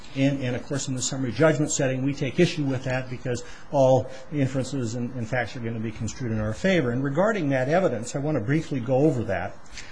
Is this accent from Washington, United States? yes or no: yes; Yakima, Washington, United States; I'm from Yakima.